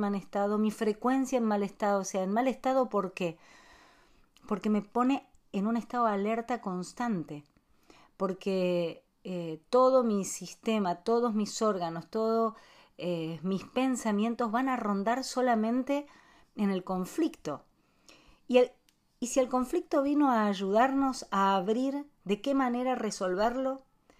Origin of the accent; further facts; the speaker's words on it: Argentina; Y ni siquiera como argentinos, como seres humanos